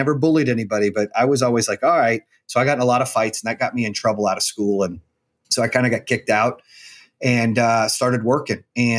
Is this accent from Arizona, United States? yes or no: yes; Arizona, United States; I grew up in Arizona. A lot of my friends were Hispanic, you know, from California and white.